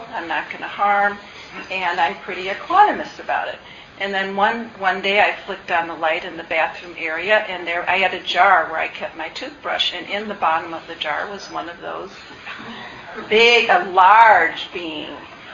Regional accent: Midwest, United States; But for me, as a Midwesterner in this other environment

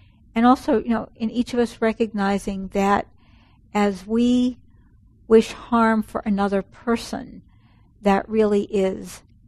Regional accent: New York City, New York, United States; When I grew up in the Bronx, and I would hear this phrase, that store person is going to jip you.

